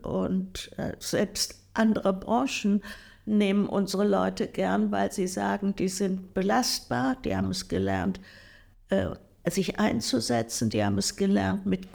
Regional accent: Mannheim, Baden-Württemberg, Germany; now in Hamburg, Germany; Ja, ich bin in Mannheim, teilweise in Mannheim aufgewachsen und habe schwäbische Wurzeln.

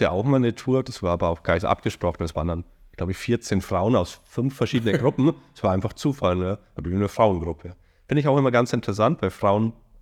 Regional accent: Erding, Bavaria, Germany; Aus Erding.

